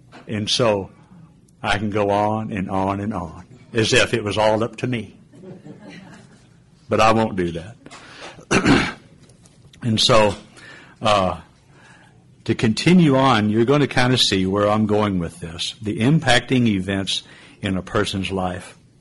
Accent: United States; But I was born and raised in America, and how fortunate I have been.

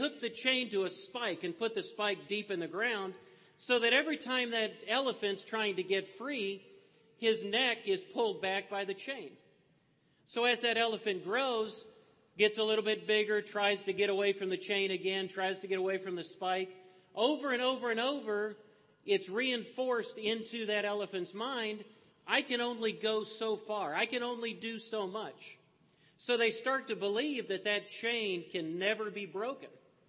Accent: Columbus, Ohio, United States; I'm from Columbus, Ohio.

